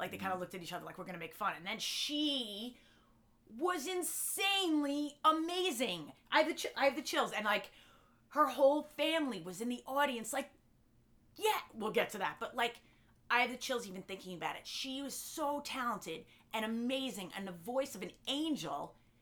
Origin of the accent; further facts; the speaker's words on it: Long Island, New York, United States; I grew up in Long Island, and you're a weirdo if you do that stuff.